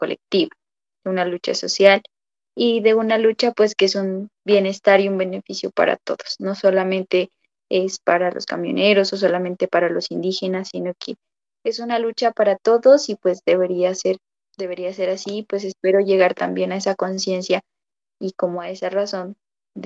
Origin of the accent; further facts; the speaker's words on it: Colombia; como patria o como colombianos nos une. Y también como comunidades indígenas, ¿no?